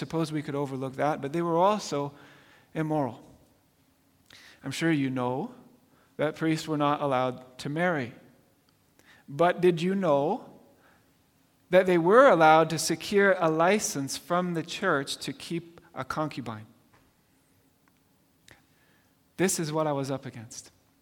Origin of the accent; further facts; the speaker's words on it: Gloucester, South West England, United Kingdom; So I grew up in Gloucester, England.